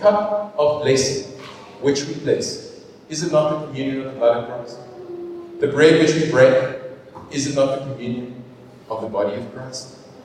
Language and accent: English; Cape Town, Western Cape, South Africa; now in Durban, South Africa; And moved to the south coast of Durban. You know, growing up in Cape Town my whole life, culture shock.